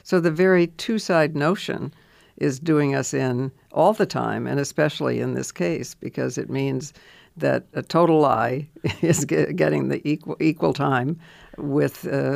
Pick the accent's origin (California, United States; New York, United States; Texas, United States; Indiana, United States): New York, United States; I would like to say as a New Yorker